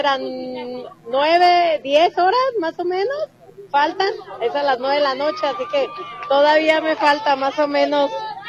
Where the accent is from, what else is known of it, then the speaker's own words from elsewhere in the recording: Guadalajara, Jalisco, Mexico; De aquí de Guadalajara, Jalisco, de la colonia Lomas de Polanco.